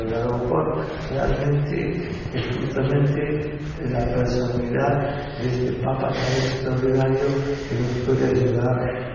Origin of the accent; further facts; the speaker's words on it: Argentina; lo digo realmente con toda sinceridad, como argentino